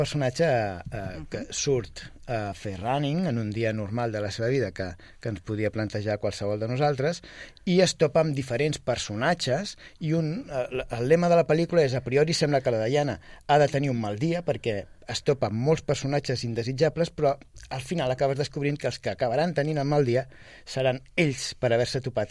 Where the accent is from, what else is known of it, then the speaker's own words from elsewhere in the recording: Sabadell, Catalonia, Spain; nosaltres som fills de Sabadell